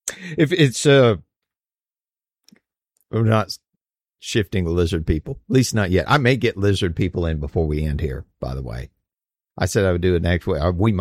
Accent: United States; you know, I have some Irish heritage along with other stuff, but, you know, it doesn't mean I'm Irish.

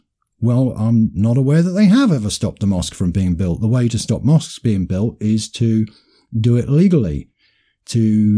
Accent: United Kingdom; Why is it always these drunken louts that are talking about the matters that we are concerned about as Indigenous British people?

